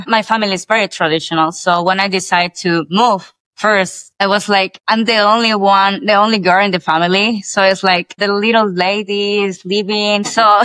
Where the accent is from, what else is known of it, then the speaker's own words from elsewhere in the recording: El Salvador; I'm from El Salvador, one of the tiniest countries in the whole world.